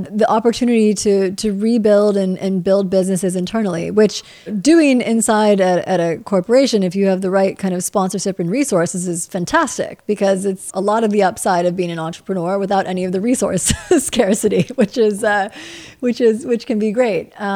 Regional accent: Midwest, United States; Growing up in the Midwest, just at least for me, made me want to travel and get as far out there into the world as possible.

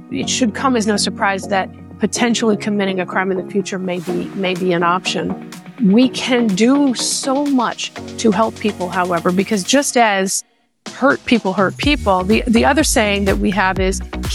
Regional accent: Waco, Texas, United States; born there; I was born in Waco, Texas, moved around a lot as a child.

